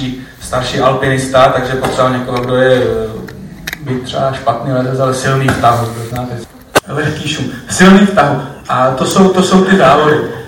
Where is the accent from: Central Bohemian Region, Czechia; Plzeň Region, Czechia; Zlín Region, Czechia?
Zlín Region, Czechia; Bystřice pod Hostýnem; já pocházím z Bystřice pod Hostýnem, což je pro vás tady z Prahy už vlastně oblast Malé Asie.